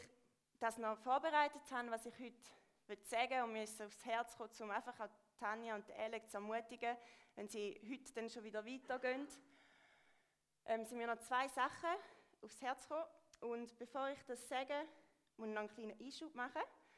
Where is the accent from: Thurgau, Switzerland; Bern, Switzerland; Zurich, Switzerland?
Thurgau, Switzerland; Genau, ich komme aus dem Thurgau, aus dem Bodensee.